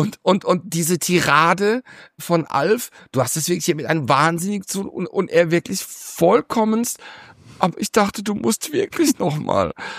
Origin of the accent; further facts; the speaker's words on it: Baden-Württemberg, Germany; ich als Kurpfälzer sag auch Rösti.